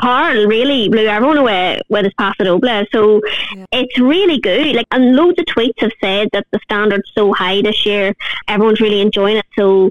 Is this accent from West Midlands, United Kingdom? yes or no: no; Newry, Northern Ireland, United Kingdom; I'm from Newry, so that's normally where I live.